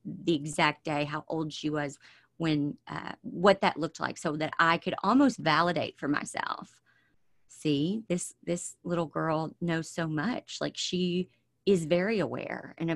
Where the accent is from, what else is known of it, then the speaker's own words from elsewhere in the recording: the South, United States; And growing up in the South, it was expected that I would graduate high school and I would go straight to college